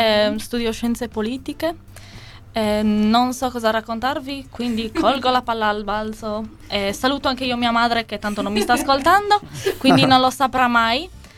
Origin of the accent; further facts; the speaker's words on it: Perdasdefogu, Sardinia, Italy; sono di Perdas, non è che vengo da Marte.